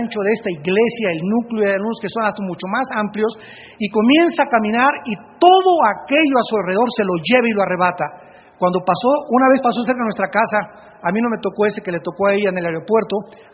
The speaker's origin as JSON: {"language": "Spanish", "region": "Oaxaca", "country": "Mexico", "tie": "born there", "said": "Yo nací en Oaxaca"}